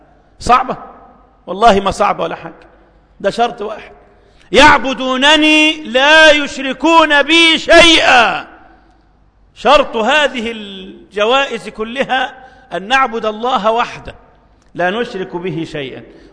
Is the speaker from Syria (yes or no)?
no; Egypt; اللهم اجعل مصرنا أمنا أمانا وسائر بلاد المؤمنين، اللهم اجعل بلدنا مصر أمنا أمانا وسائر بلاد المسلمين.